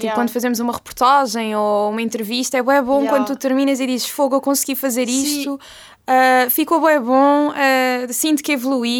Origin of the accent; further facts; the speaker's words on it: Lisbon, Portugal; visto que nós somos de Lisboa